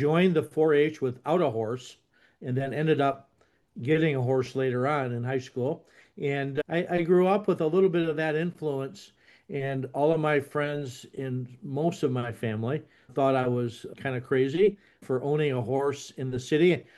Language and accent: English; Michigan, United States; Well, I was born and raised in Metro Detroit area in Michigan, a little small town south of Detroit.